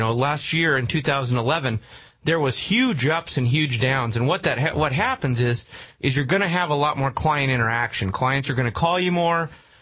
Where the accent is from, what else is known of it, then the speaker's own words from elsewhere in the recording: Richland, Washington, United States; I came to town. I grew up in Richland.